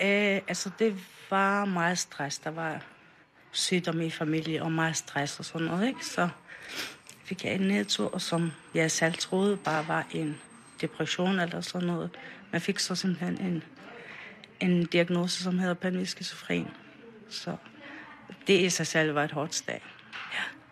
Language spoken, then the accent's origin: Danish; Faroe Islands; now in Denmark; jeg kommer fra Færøerne. Men jeg har boet i Danmark i 22 år.